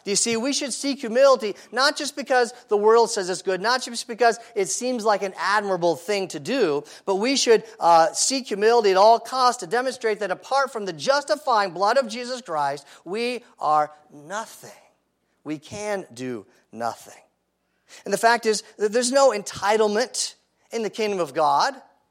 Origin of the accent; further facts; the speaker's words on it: Ohio, United States; moved away; Most of you know, some of you know, I was raised in Ohio. And ever since I left the state, at least to live over 30 years ago